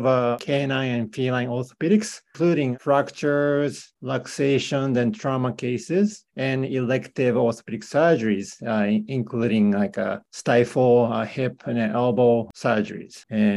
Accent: Japan; now in United States; I'm originally from Japan. I got trained at the vet school in Tokyo.

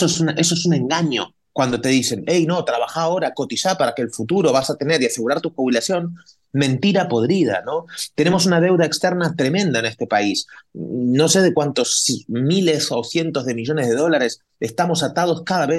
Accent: Argentina; now in Spain; Por eso nosotros nos fuimos de España, de Argentina, hace 20 años. ¿Por qué? Porque a mi papá le metieron una pistola en la cabeza. Porque a mí me intentaron secuestrar en Argentina

